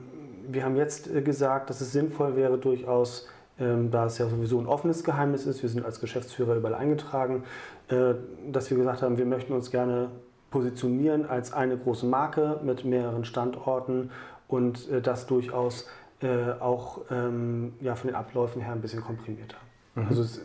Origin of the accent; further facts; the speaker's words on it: Lübeck, Schleswig-Holstein, Germany; Ja, ich bin gebürtiger Lübecker, 1977 geboren.